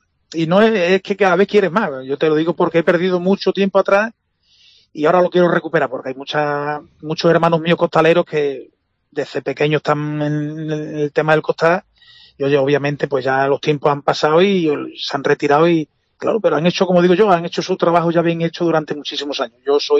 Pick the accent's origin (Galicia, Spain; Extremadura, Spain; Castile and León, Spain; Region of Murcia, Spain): Extremadura, Spain; Almendralejo; Almendralejo a mí lo más grande, pues sería un orgullo de poder hablar de la Semana Santa de mi pueblo, que es la que más quiero.